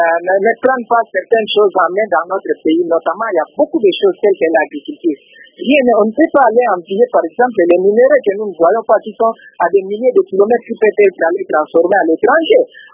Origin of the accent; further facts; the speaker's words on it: DR Congo; chez nous, en République démocratique du Congo